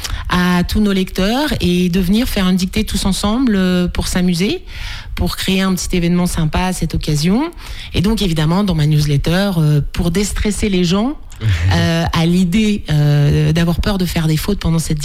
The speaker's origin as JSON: {"language": "French", "region": "Pays de la Loire", "country": "France", "said": "on voulait se rapprocher de ma région d'origine qui est l'Anjou."}